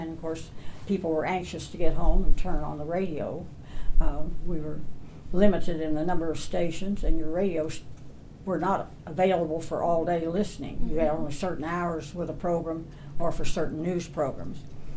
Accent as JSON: {"language": "English", "region": "Kentucky", "country": "United States", "also_born_or_lived": "Indiana", "said": "I'm a Kentuckian, but I was born in Indiana."}